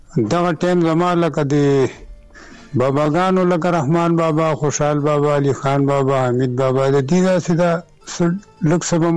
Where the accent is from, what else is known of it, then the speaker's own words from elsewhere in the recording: Budhber, Khyber Pakhtunkhwa, Pakistan; خپل ذاتي کلی مو د پیدایش مې همدا دغه دی او استوګنه مې همدغه بډه بیره کې ده